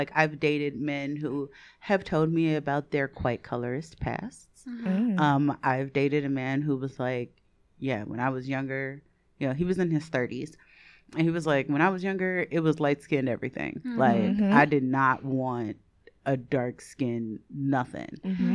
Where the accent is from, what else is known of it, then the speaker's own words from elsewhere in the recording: Chicago, Illinois, United States; born there; which, side note, I was born in Chicago. Ain't nothing authentic or African about my black.